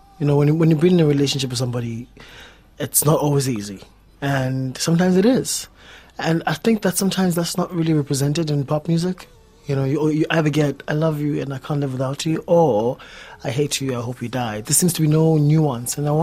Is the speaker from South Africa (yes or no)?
yes; South Africa; So when I grew up in South Africa, I knew that when I was in a certain space that I had to hide my sexuality.